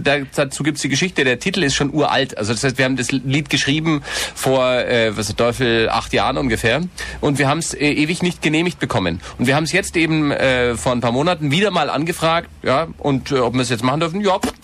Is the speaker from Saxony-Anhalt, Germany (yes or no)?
no; Erlangen, Bavaria, Germany; der 15. Dezember bei uns daheim in Erlangen